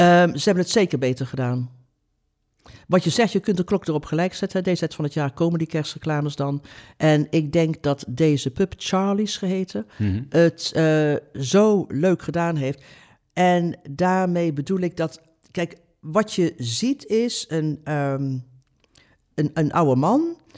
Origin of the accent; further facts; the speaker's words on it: Oosterhout, North Brabant, Netherlands; toen ik in een café zat in Oosterhout, waar ik vandaan kom, gisteren.